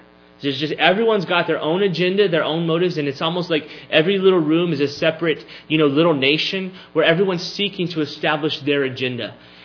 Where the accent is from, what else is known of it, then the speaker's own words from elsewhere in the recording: United States; And so I would ask, even from my own heart as an American, is America under this sort of judgment?